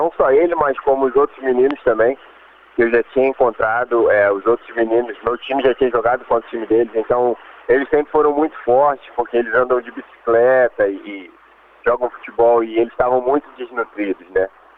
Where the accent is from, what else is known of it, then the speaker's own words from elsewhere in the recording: Petrópolis, Rio de Janeiro, Brazil; moved away as an adult; now in Thailand; Então, eu sou de Petrópolis, no estado do Rio.